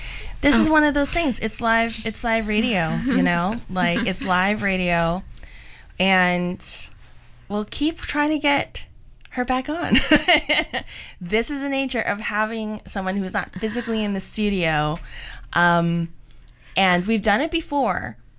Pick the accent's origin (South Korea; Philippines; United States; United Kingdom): Philippines; not only that I'm a woman of color, but I'm Filipino. And I write about things, whether or not they're exactly, Filipino, like directly, I think the style of how I write is Filipino.